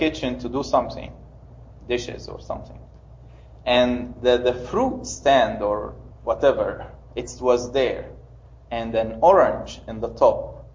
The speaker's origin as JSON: {"language": "English", "region": "Upper Egypt", "country": "Egypt", "said": "I'm coming from Upper Egypt, and Upper Egyptians think that men in the house are the, like, number one."}